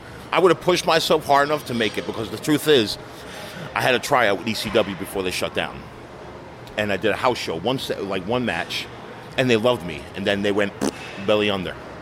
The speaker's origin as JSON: {"language": "English", "town": "Monticello", "region": "New York", "country": "United States", "tie": "born or raised there", "also_born_or_lived": "Manhattan", "said": "Well, I was born in Manhattan, and then back in 1981, my mom moved us up to Monticello, New York, and where I lived till went to school, finished high school, graduated in 87."}